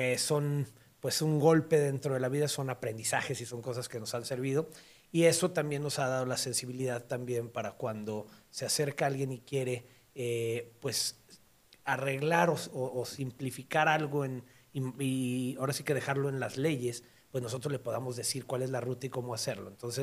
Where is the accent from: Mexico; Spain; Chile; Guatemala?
Mexico; Guadalajara, Jalisco; also born or lived in Mexico City; Yo soy de aquí de Guadalajara, de toda la vida, aunque nací en la Ciudad de México. Prácticamente viví un año allá, mi papá es de la Ciudad de México, mi mamá es de aquí de Guadalajara. Me vine al año